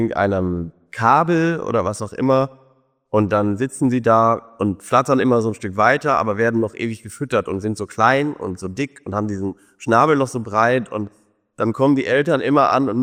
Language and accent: German; Brandenburg, Germany; wie man sie sich aus manchem eigentlichen ursprünglichen Lebensraum auf den Feldern und Äckern bei uns in Brandenburg gar nicht mehr vorstellen kann.